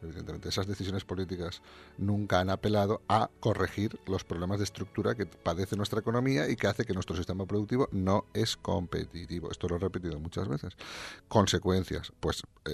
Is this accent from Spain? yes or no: yes; Spain; los españoles somos europeos